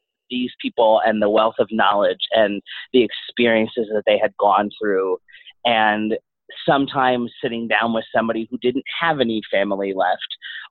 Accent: Pennsylvania, United States; I would still probably be there had I still been in Schuylkill County, which is where we grew up in Pennsylvania.

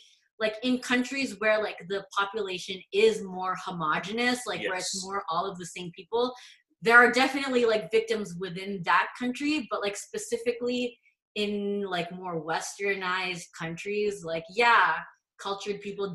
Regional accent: Philippines; English is a second language; I'm Filipino, so like I can't speak for other cultures, but like in terms of like what I've experienced in the Philippines

